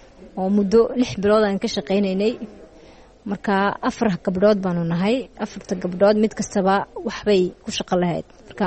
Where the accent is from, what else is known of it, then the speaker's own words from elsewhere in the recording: Djibouti; Markaan weynaadayna de Djibouti